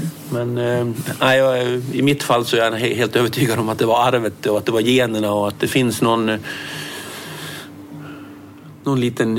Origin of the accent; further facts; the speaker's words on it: Borlänge, Dalarna County, Sweden; när jag växte upp i Borlänge. Då var jag nog 13 år faktiskt